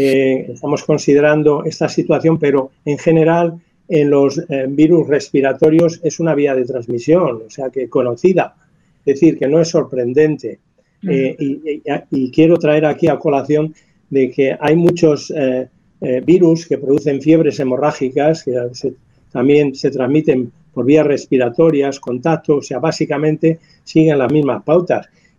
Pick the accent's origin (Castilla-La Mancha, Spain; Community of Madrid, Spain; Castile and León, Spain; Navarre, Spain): Castile and León, Spain; Villalón de Campos; yo este fin de semana pude visitar a mi familia por primera vez, ir a mi pueblo, a Villalón de Campos